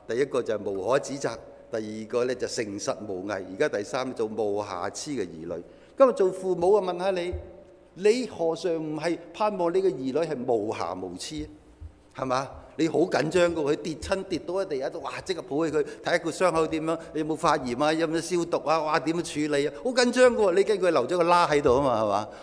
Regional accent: China; 我們中國人都說玉不琢不成器

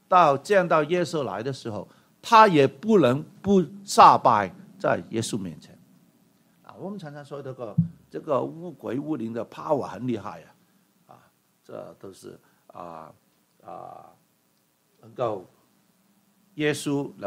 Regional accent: Hong Kong; moved away as an adult; now in Canada; 我在香港长大的到18岁的时候我离开香港来了加拿大我在香港长大的

